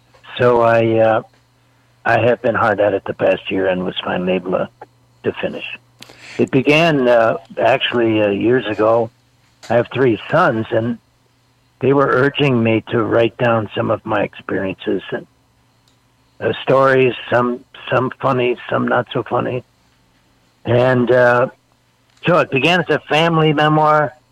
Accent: Chicago, Illinois, United States; moved away; also born or lived in Wisconsin; I grew up in Chicago. I joined the Illinois National Guard when I was only 16 years old

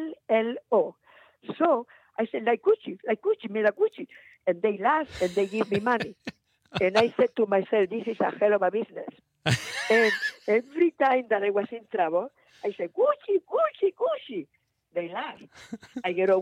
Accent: Murcia, Region of Murcia, Spain; born there; English is a second language

